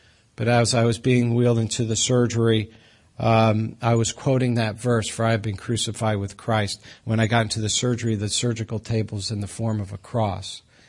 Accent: Brookfield, United States; So I was raised in Brookfield, still live there. My wife says you haven't gotten very far in life. That's true. I live about a half a mile from where I grew up.

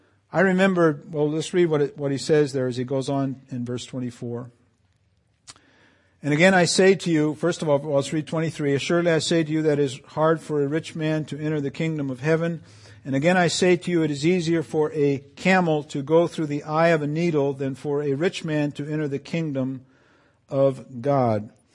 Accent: Canary Islands, Spain; I grew up in the Canary Islands with camels.

